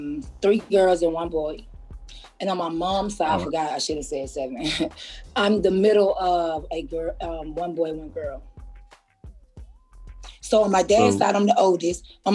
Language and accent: English; Atlanta, Georgia, United States; born there; So I was born in Atlanta, Georgia. That's where my mom is originally from, but my dad is from Ghana.